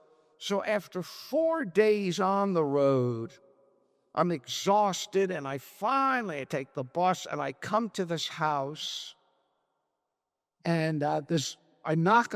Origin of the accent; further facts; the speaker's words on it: Miami Beach, Florida, United States; also born or lived in Europe; Well, I graduate college and I move back to Miami Beach. I grew up in Miami Beach.